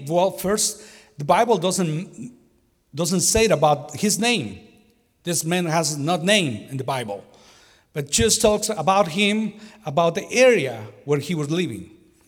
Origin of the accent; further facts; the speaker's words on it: Mexico City, Mexico; English is a second language; I'm from Mexico City. I was born in Mexico City. And the name for the people who born and grow in Mexico City, they call us Chilangos.